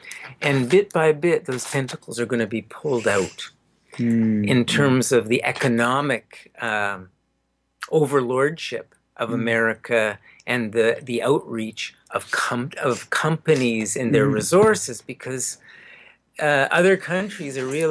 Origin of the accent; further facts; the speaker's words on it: Canada; I'm a Canadian.